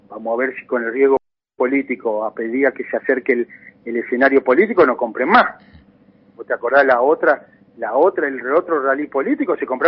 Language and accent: Spanish; Argentina; la política se mete en el medio y somos argentinos